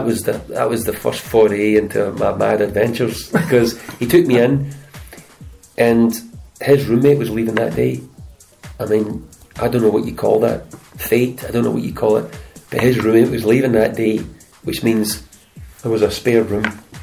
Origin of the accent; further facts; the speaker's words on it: Cambuslang, Scotland, United Kingdom; you didn't network growing up in Scotland. I mean, sorry, you didn't network growing up in Cambuslang.